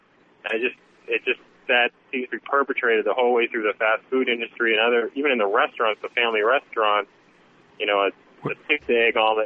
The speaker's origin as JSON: {"language": "English", "country": "Canada", "moved": "as an adult", "said": "I'm from Canada. I lived there all my life, and I moved down here about 2.5 years ago."}